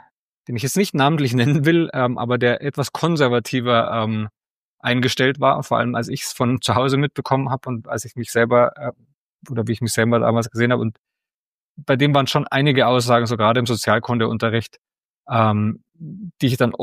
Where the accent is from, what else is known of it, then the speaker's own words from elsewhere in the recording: Bavaria, Germany; Ich bin wirklich sehr, sehr dörflich auch aufgewachsen in Bayern und war einer derjenigen, der Hochdeutsch gesprochen hat, auch wenn man das jetzt wahrscheinlich nicht hört und ich wahrscheinlich für Nicht-Bayern immer noch sehr, sehr bayerisch klinge